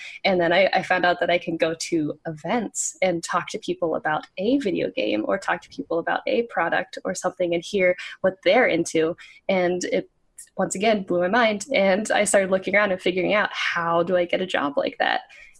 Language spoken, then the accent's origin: English; Florida, United States; Well, I grew up in Florida, and there I didn't really have a lot of access to video games growing up.